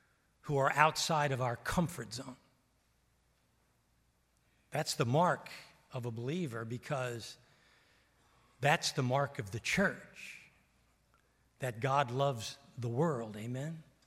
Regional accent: Annapolis, Maryland, United States; now in New York, United States; I grew up in Annapolis. My dad was a Navy guy, and I was a Navy brat, and so right near Baltimore.

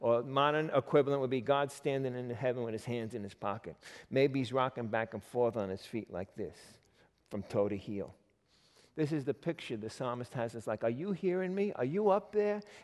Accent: Queens, New York, United States; Look, I'm from Queens.

